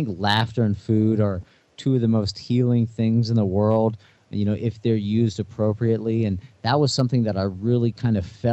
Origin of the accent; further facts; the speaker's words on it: Louisiana, United States; And so being Cajun, we would gather in the kitchen and we would cook different dishes.